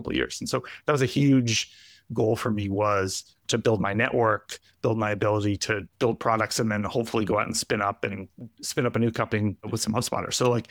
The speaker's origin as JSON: {"language": "English", "town": "Brooklyn", "region": "New York", "country": "United States", "tie": "born or raised there", "also_born_or_lived": "Boston", "said": "Yeah, grew up in Park Slope in Brooklyn, and then moved to the burbs around Boston."}